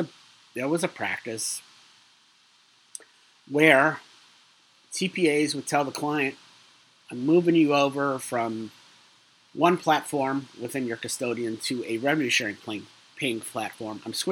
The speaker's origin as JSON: {"language": "English", "town": "New York City", "region": "New York", "country": "United States", "tie": "born or raised there", "lives_now": "Long Island, United States", "said": "I grew up in New York City, obviously 70s, 80s, until 97. It's funny, I kind of lived more than half my life now here in Long Island, and I still consider myself a city kid."}